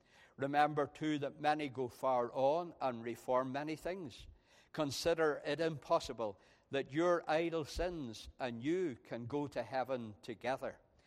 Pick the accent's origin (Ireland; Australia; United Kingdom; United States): Ireland; and of course he was a Scot, and even as an Irishman, I had to look in to see exactly what was meant by a raveled hisp.